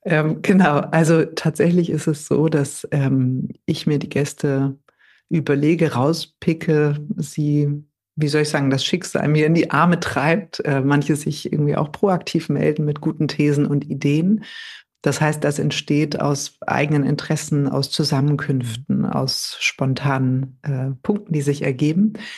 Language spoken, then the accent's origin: German; Hamburg, Germany; In Hamburg, genau, als Hamburger Dern. Ich bin mit 18 ausgezogen.